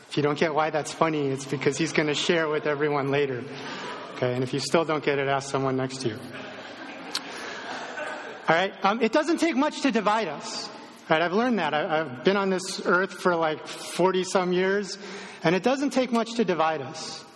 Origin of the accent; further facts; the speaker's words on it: Chicago, Illinois, United States; moved away as an adult; I'm not from the Bay Area. I grew up around Chicagoland. I moved out here about 10 years ago, and this place is still strange.